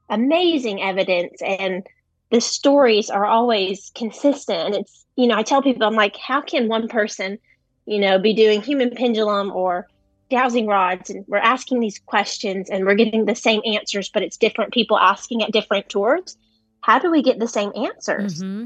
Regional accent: Jasper, Georgia, United States; So Jasper, Georgia is actually my hometown. I've been here my whole life. So I've passed this jail tons of times growing up.

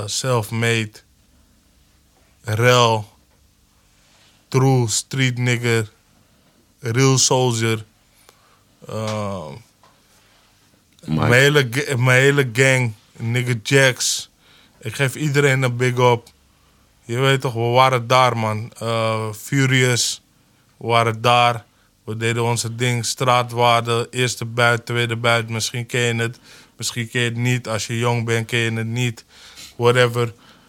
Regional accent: Amsterdam, North Holland, Netherlands; Dus, ik kom uit Holendrecht.

